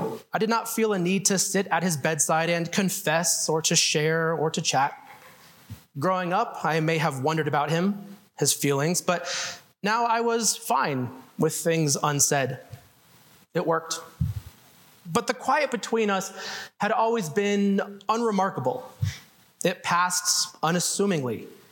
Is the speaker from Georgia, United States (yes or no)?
no; Greeley, Colorado, United States; I am a writer from Greeley, just a little bit south of here.